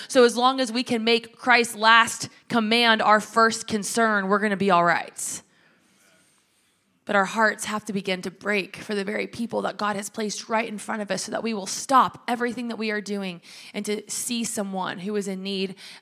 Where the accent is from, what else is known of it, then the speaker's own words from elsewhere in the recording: Kentucky, United States; I am from Kentucky. I love to eat. That is a true thing about the South.